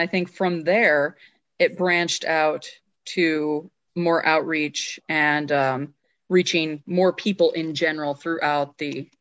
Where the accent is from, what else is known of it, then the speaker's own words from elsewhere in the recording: United States; You know, I'm Native American.